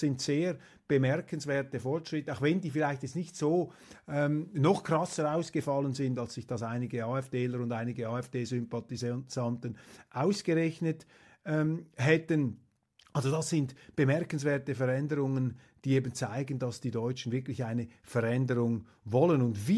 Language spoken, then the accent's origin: German; Switzerland; ich sage das als Schweizer.